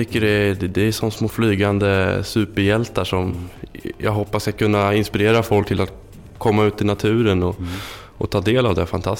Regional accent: Kumla, Örebro County, Sweden; Kvismaren, Oset och Tysslingen som ju omgiver Kumla, där jag är född och uppvuxen

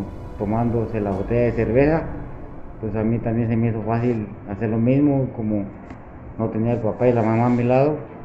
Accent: Mexico; Allá en el sur, por ejemplo, donde yo vengo de mi pueblo

